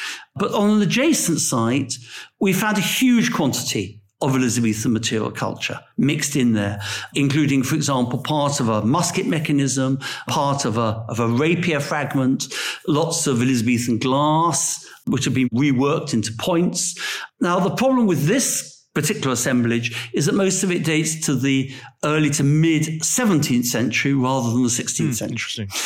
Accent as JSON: {"language": "English", "region": "England", "country": "United Kingdom", "said": "And I suppose it's ironic that I'm an Englishman investigating America's oldest mystery"}